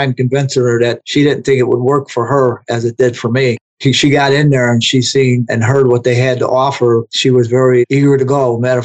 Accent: Chicago, Illinois, United States; also born or lived in Florida; now in Georgia, United States; I'm originally from Chicago too. I resided in Florida for 25 years. Now I'm in Georgia.

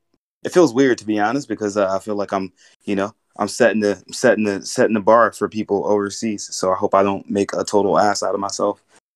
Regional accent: Brunswick, Georgia, United States; now in Asia; I'm from Brunswick, Georgia. I grew up like in the same city where they shot Ahmaud Arbery. I'm from the block, but I just live in Asia.

